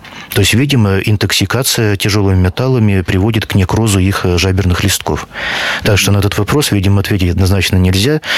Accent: Orda, Perm Krai, Russia; Вот это мне тем более приятно, что Орда есть моя малая родина.

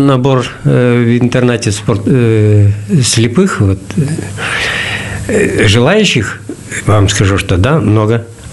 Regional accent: Perm, Perm Krai, Russia; я уроженец города Перми.

